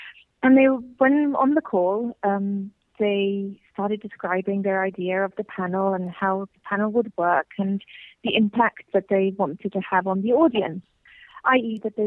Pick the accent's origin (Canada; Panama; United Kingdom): United Kingdom; now in Zurich, Switzerland; I'm based out of Zurich, but I'm originally British.